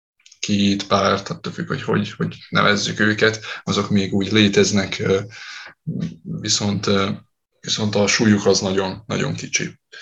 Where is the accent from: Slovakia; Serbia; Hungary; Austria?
Serbia; Vojvodina; mi 13% vagyunk az utolsó népszámlálás alapján itt Vajdaságban.